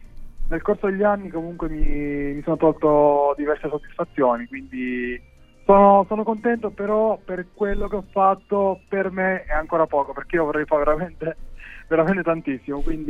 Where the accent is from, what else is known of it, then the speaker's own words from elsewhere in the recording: Teramo, Abruzzo, Italy; sono tornato in Abruzzo perché io sono di Teramo, quindi diciamo che ho fatto Milano-Teramo